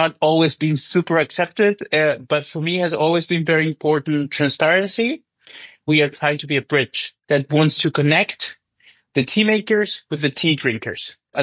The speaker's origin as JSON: {"language": "English", "country": "Chile", "said": "I come from Chile, the biggest tea drinking country in America, so we are big tea drinkers. I grew up drinking tea."}